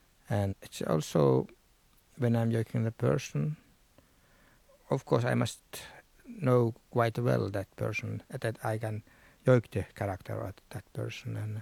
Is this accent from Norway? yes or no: yes; Sápmi, Norway; English is a second language; I'm coming from Samiland, northern part of Scandinavia. And I am a Sami musician, joiker.